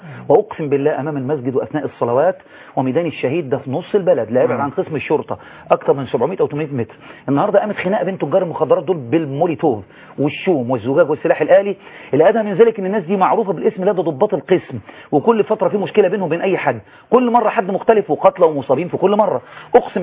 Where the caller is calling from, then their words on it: Sohag, Sohag Governorate, Egypt; انا من سوهاج حي غرب منطقه اسمها الشهيد عبد المنعم رياض.